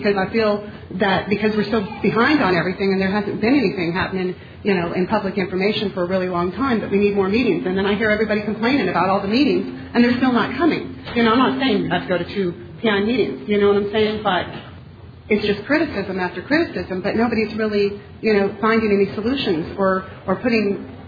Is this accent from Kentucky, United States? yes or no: no; Fort Walton Beach, Florida, United States; I'm an addict from Greater Pensacola area, Fort Walton Beach, Florida.